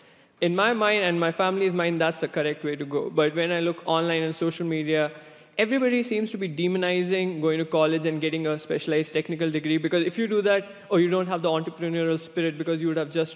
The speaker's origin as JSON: {"language": "English", "country": "India", "moved": "as an adult", "lives_now": "United States", "said": "I came all the way from India to the US so that I could get a specialized degree in a master's program in data science."}